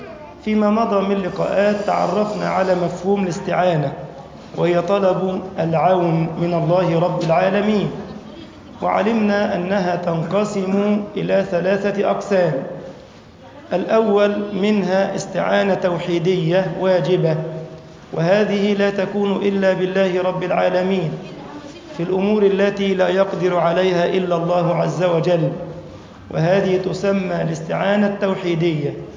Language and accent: Arabic; Egypt; اللهم اجعل بلدنا مصر أمناً أماناً سخاءً رخاءً